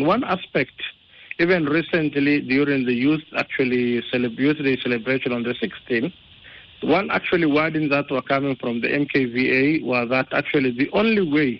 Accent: Somalia; And this is something I myself come under when I was asked, where are you from? And then you say Somalia.

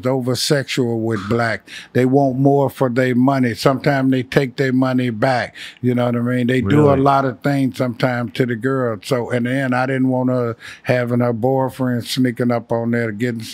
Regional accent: Chicago, Illinois, United States; also born or lived in California, United States; You know, like I said, I'm from Chicago. So in 85, I left California, went back to Chicago.

